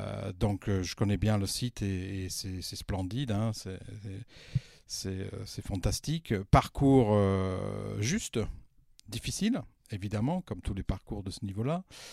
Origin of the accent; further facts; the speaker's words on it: England, United Kingdom; French is a second language; Je suis anglais toujours, hein, mais bon, j'essaye de faire